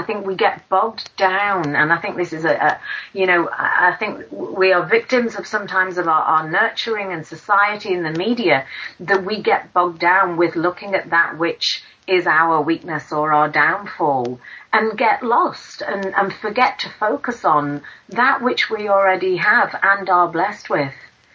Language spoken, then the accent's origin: English; United Kingdom; now in Australia; I work with businesses here in Australia, and of course you can tell from my accent I'm from the UK